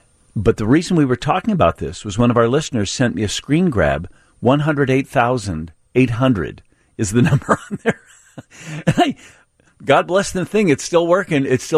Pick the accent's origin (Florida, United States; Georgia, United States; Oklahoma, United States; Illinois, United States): Illinois, United States; Chicago; But we were talking also this week about things that, as a Chicagoan, you do, you have done, you know you need to do or have done, and if you have not, you feel guilty about.